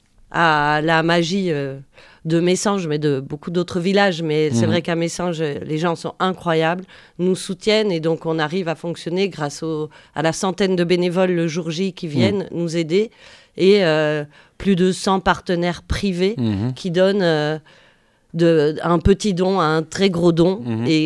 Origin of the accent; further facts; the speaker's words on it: Belgium; moved away as an adult; now in France; Alors, moi, je suis belge d'origine. Nous sommes installés dans les Landes en 2008 pour y construire notre famille.